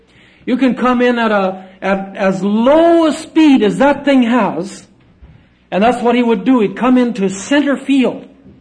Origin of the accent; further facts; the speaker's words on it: Vanderhoof, British Columbia, Canada; And I remember my hometown